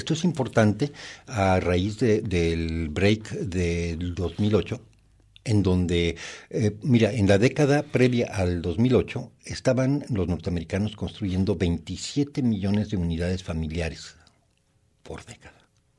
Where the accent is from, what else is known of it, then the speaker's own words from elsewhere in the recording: Mexico; me considero occidental, como mexicano